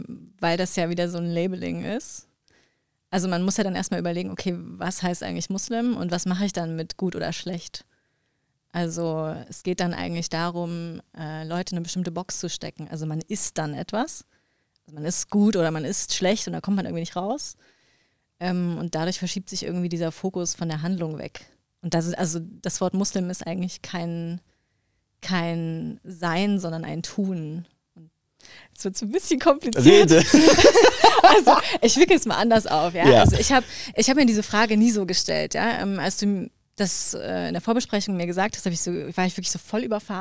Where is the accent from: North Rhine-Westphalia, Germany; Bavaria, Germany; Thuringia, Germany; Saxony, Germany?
Saxony, Germany; Dresden; Also ich komme aus Dresden, da gab es nicht so viele Muslime und Musliminnen.